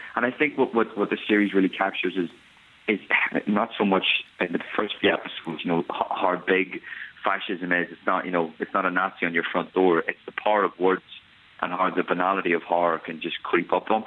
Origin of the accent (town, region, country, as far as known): Belfast, Northern Ireland, United Kingdom; born or raised there